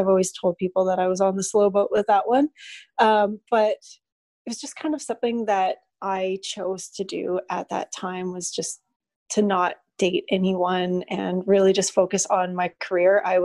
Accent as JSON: {"language": "English", "country": "Canada", "said": "because I'm from Canada and I spent a lot of time in Canada"}